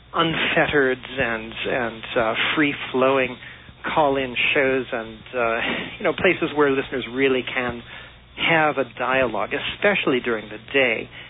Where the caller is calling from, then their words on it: Columbus, Ohio, United States; I'm calling from Columbus, Ohio, where I listen on the Internet.